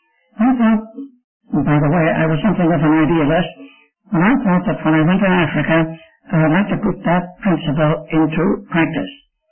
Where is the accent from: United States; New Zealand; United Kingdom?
United Kingdom; Northern Ireland; born there; I happen to be an Irishman. I'm not ashamed of that. I was born in Northern Ireland 86 years ago. And I was brought up in a Christian home.